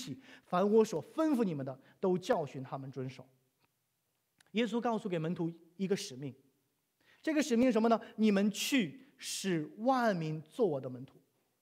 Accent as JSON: {"language": "Chinese", "region": "Heilongjiang", "country": "China", "said": "我就跟他说我是黑龙江的"}